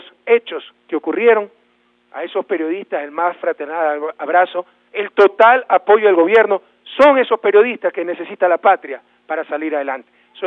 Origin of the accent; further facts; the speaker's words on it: Guayaquil, Guayas, Ecuador; en mi ciudad natal, Guayaquil